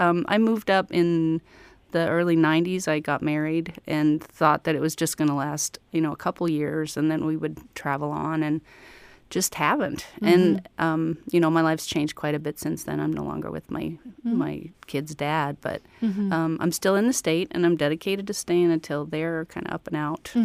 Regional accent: Colorado, United States; born there; also born or lived in Chicago / Minneapolis / Mississippi; now in Alaska, United States; I was born in Colorado, and I did a lot of traveling. I lived in Chicago. I lived in the Twin Cities in Minneapolis. And then I lived in Mississippi for a while.

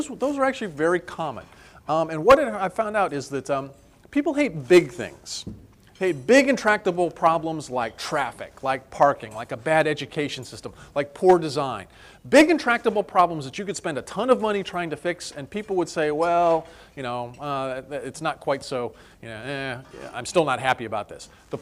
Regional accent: Ohio, United States; I grew up in Ohio, so I'm very familiar with cars that look like this in February, covered in road salt

